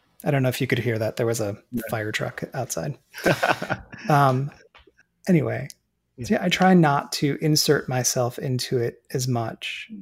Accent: Colorado, United States; I grew up in Colorado. And so just being in the mountains and experiencing that and like seeing the stars

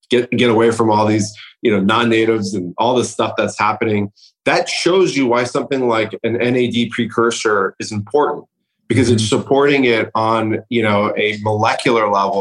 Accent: Iran; first language Persian; English is a second language; And so Farsi, for example, which is my native language, it's hard to translate to English because one word takes you down a fable, right?

